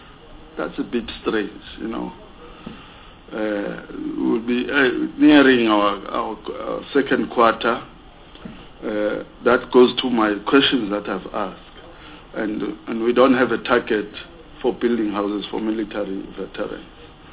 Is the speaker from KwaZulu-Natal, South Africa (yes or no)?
yes; KwaZulu-Natal, South Africa; I come from KwaZulu-Natal